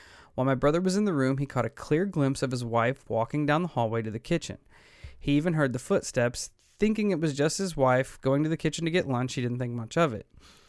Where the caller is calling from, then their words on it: Australia; I'm a listener from Down Under.